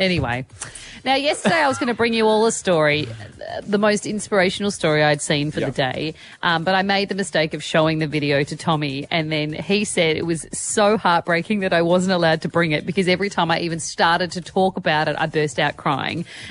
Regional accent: Adelaide, South Australia, Australia; You're in Adelaide. You're in my hometown.

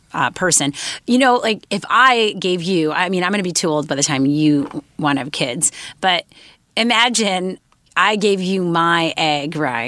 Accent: Canada; But this was a really strange campaign from my home country, Campbell's Canada.

